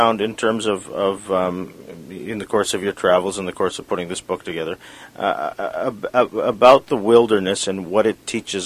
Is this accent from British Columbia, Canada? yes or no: yes; British Columbia, Canada; just how important that is to ourselves as British Columbians